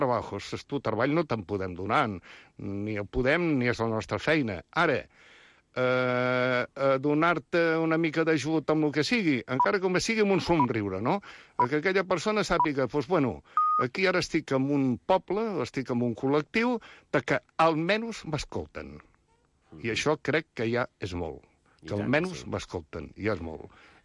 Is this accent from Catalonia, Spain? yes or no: yes; Barcelona, Catalonia, Spain; Jo sóc fill de Barcelona.